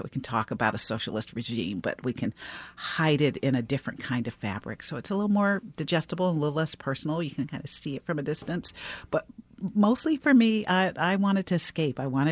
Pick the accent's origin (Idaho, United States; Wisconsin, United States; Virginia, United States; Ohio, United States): Ohio, United States; Cleveland; But I wanted to see something more than my backyard in Cleveland.